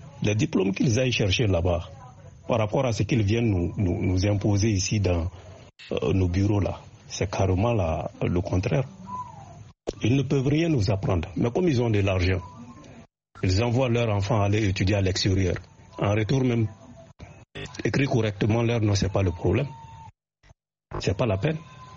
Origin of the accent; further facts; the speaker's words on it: Burkina Faso; je ne dirais pas forcément que ça n'existe pas chez nous au Burkina